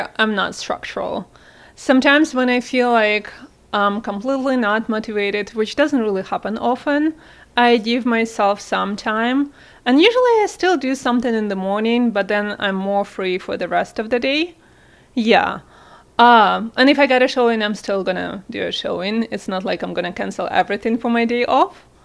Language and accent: English; Belarus; I'm coming from a country that is post-Soviet Union, Belarus. I'm originally from Belarus.